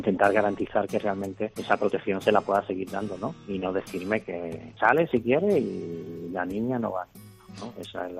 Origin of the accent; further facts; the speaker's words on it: Spain; siendo ciudadano español como soy